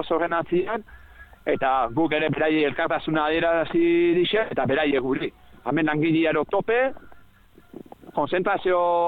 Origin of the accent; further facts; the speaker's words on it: Mutriku, Basque Country, Spain; nire herriko mutriguko jendia